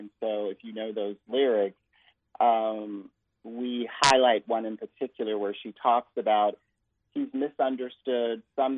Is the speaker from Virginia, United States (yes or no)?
yes; Virginia, United States; now in Memphis, United States; I'm originally from Virginia, and much of my time has been up and down the Eastern Seaboard